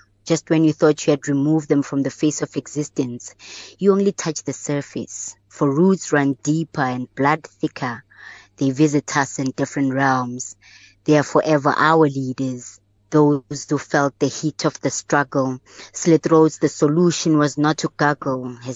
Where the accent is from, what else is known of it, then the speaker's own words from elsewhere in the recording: Johannesburg, Gauteng, South Africa; I'm from Joburg and I was in Cape Town at the time.